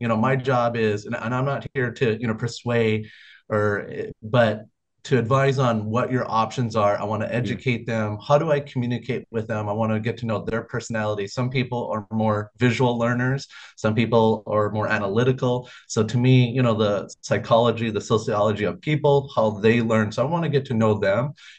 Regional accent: Minnesota, United States; now in Hawaii, United States; But yeah, so I grew up in Minnesota, but I just didn't find anything that I, you know, a future in Minnesota, and I want to get to know my mom more. So that was part of the reason why I came to Hawaii.

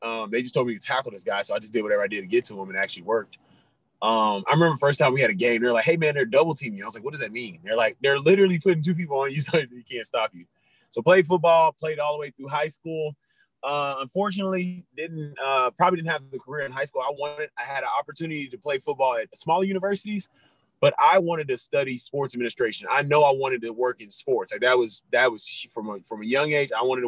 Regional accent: Missouri City, Texas, United States; I'm from Houston, Texas, specifically a city, Missouri City, Texas. Mo City, as most people know it. Look out. Grew up in Texas my whole life.

